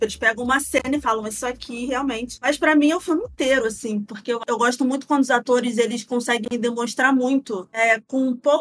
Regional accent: Germany; Eu sou alemã.

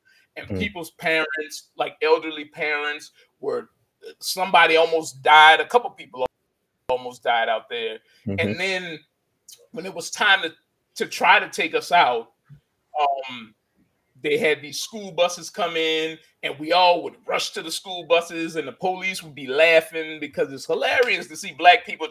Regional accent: New Orleans, Louisiana, United States; Now, I'm from New Orleans. I grew up in thug culture.

